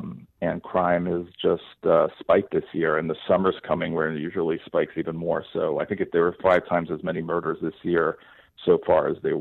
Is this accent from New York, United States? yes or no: yes; New York City, New York, United States; I mean, I grew up in New York, and in the 70s and 80s, or even the 90s, there were tons of, you know, there's crime. It was a dangerous place to be.